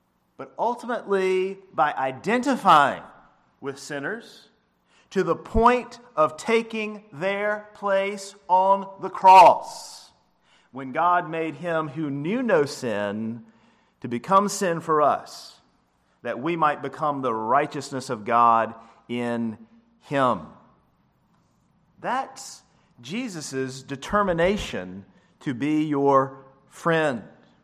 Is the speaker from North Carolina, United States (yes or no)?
yes; Elkin, North Carolina, United States; When I was growing up in Elkin, my best friend was Joseph Mickey.